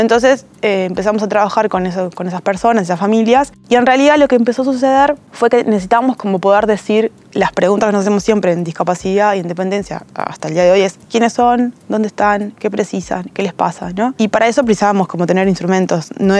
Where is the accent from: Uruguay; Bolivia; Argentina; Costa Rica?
Uruguay; Paysandú; moved away as an adult; now in Montevideo, Uruguay; Paysandú.